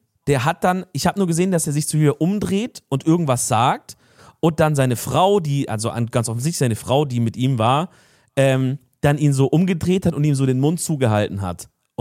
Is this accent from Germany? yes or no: yes; Cologne, North Rhine-Westphalia, Germany; ja, aus Köln